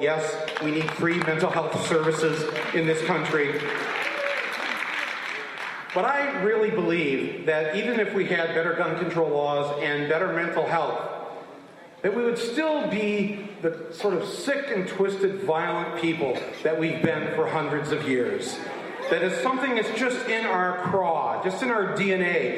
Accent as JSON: {"language": "English", "country": "United States", "said": "And frankly, as an American, this is not how I want to be remembered."}